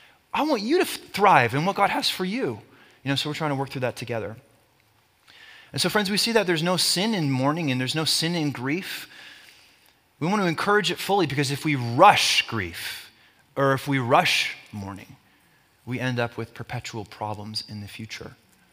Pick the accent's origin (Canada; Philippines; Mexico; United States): Canada; but I'm Canadian. Just so you know.